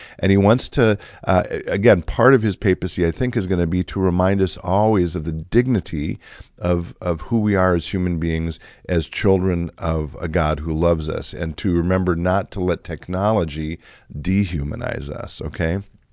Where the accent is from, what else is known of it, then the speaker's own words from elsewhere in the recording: Illinois, United States; I grew up Lutheran outside of Chicago, by the way, so I have that in common with the Pope as well